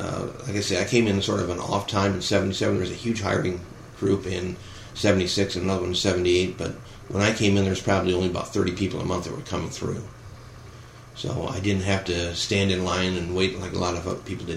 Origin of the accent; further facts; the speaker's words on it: Kalamazoo, Michigan, United States; also born or lived in Battle Creek; Kalamazoo is where I lived, and I was raised in Kalamazoo, but had to go to Battle Creek to go to a Protestant hospital to be born, so kind of an unusual story for the time.